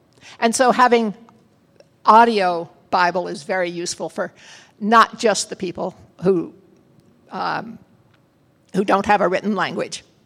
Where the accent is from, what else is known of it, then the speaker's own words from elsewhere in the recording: United States; because I speak English. I'm an American.